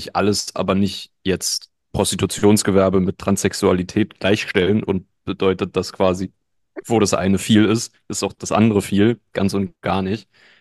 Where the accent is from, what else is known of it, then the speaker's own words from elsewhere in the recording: Berlin, Germany; Ich als Berliner habe da auf jeden Fall andere Referenzwerte